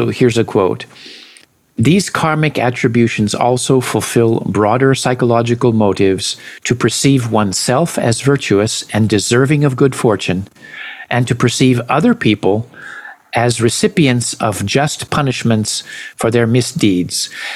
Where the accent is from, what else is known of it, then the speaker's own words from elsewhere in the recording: United States; as an American, I have trouble keeping up with British humor